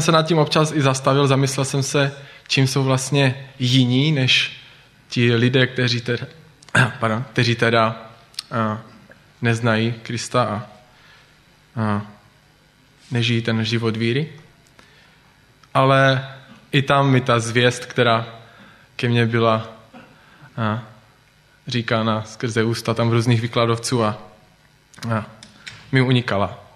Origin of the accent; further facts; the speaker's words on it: Orlová, Moravian-Silesian Region, Czechia; also born or lived in Ostrava; narodil jsem se v Ostravě, kde jsem bydlel zhruba do druhé třídy základní školy a potom jsme se přestěhovali do Orlové.